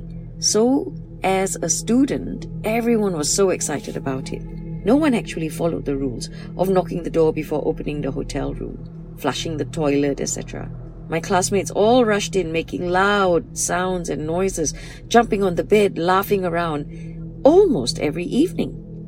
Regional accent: Terengganu, Malaysia; I'm a Malaysian, raised in Terengganu. And after my SPM, I moved to Kampar, Perak, to continue my studies in hospitality and tourism in TARC, now known as UTRA.

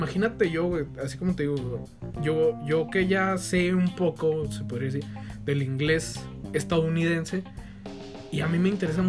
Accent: Mexico; Pero así como hay español de aquí nosotros, el mexicano, hay español de España.

